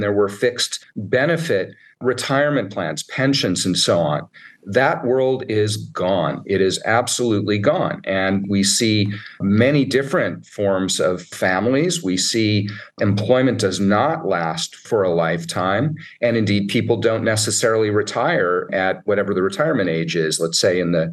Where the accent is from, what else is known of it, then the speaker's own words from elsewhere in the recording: United States; which, of course, in my home country, the United States